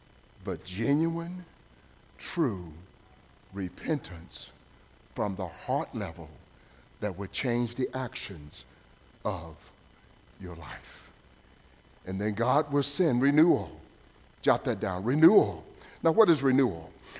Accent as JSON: {"language": "English", "region": "Mississippi", "country": "United States", "tie": "born or raised there", "said": "pine needles in from Mississippi, my home state."}